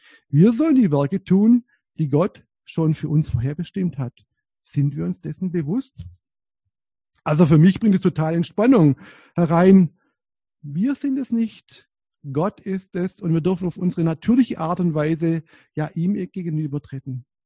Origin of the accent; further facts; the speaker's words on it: Baden-Württemberg, Germany; Ich komme hier aus der Nähe von Herrenberg, aus dem Heckengäu. Auch da gibt es noch sehr viele Äpfelbäume.